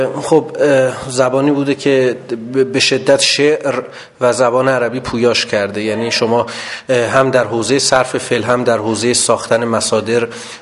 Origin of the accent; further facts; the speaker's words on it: Iran; از چیزی که منو میسازه به عنوان یک ایرانی و حالا در بستر کلانتر از یک آدمی که اهل خاورمیانه است